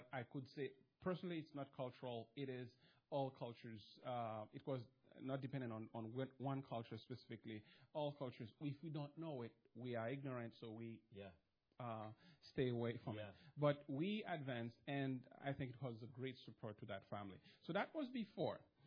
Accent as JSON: {"language": "English", "country": "Haiti", "said": "Let me say that we are originally from Haiti, and my mother died in 2013, and we decided to go to Haiti and see my brother"}